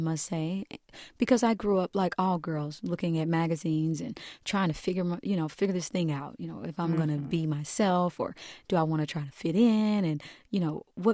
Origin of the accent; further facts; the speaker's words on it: Kansas City, Kansas, United States; I grew up, I was born and raised in the Midwest, Kansas City, Kansas, and I grew up in one of the poorest counties, Wyandotte County